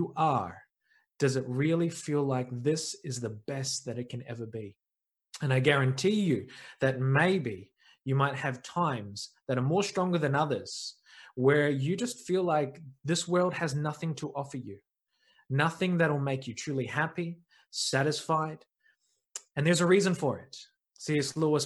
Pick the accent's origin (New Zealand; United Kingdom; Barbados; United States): New Zealand; for those who don't know me, I am a New Zealander. You might be able to pick up the accent as well